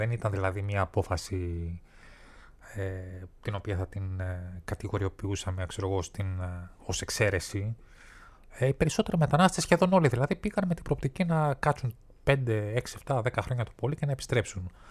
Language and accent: Greek; Greece; born there; Εγώ γεννήθηκα εδώ στην Ελλάδα το 1973